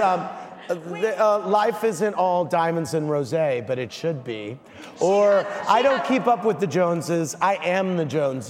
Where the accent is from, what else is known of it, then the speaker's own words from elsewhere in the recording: New York, United States; So I'm thinking about it, but I am a New Yorker, and I don't know.